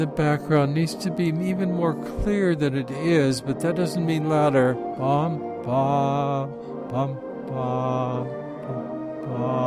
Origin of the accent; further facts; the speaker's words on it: Los Gatos, California, United States; I'm from Los Gatos, California.